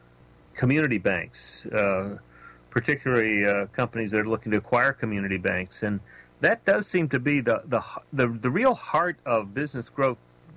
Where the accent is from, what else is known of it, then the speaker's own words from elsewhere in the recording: Texas, United States; but growing up in Texas, we didn't have a whole lot of earthquakes, and there's a lot of drilling there.